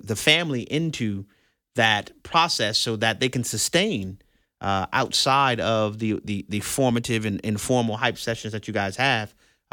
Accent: New Orleans, Louisiana, United States; Right outside of New Orleans, Louisiana, my hometown.

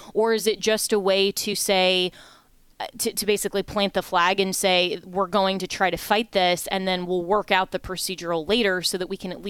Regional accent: Florida, United States; Congressman Byron Donalds in Florida, which is still, you know, my home state, which is very conservative.

